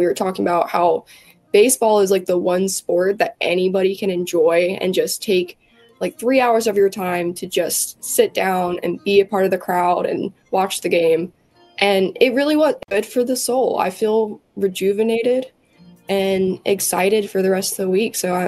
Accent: Body Camp, United States; I'm from the Body Camp area. I grew up out there.

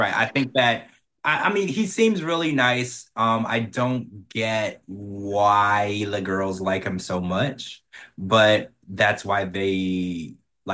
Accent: Louisiana, United States; I mean, I'm from the South. I grew up in Louisiana, and I could be more removed from the Southern lifestyle.

